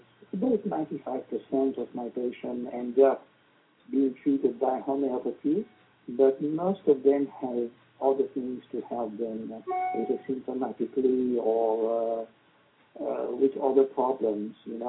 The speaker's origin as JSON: {"language": "English", "town": "Brussels", "region": "Brussels-Capital Region", "country": "Belgium", "tie": "born or raised there", "second_language": "English", "said": "Well, I'm a Brussels sprout and born and bred in Brussels."}